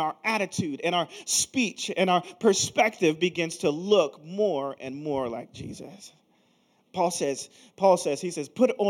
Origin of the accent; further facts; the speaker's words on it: Philadelphia, Pennsylvania, United States; I'm from Philly, as he said earlier.